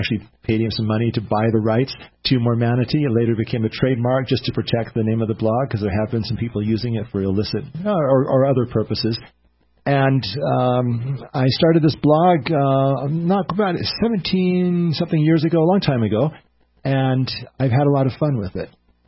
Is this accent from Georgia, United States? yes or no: no; Salt Lake City, Utah, United States; also born or lived in Boise; I grew up in Salt Lake City, also Boise, Oregon, from the western United States.